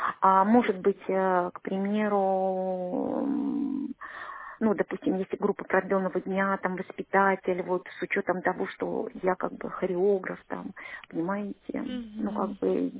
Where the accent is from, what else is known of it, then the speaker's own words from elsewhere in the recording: Bakhmut, Donetsk Oblast, Ukraine; То есть я непосредственно с Украины, вот, с Бахмута.